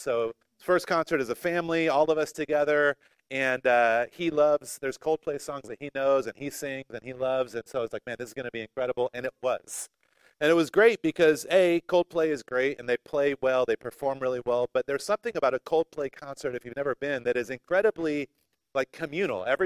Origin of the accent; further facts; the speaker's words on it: North Carolina, United States; but I grew up in North Carolina. I grew up going to the State Farm. 4-H exhibits.